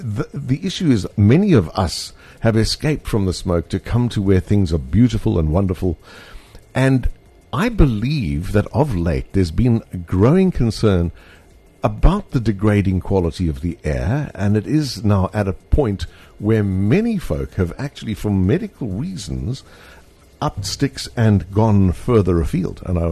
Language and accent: English; Boksburg, Gauteng, South Africa; I come from the big smoke. I grew up in Boksburg, Benoni, and for me, the smell of home is incredible pollution coming from all of those big mills.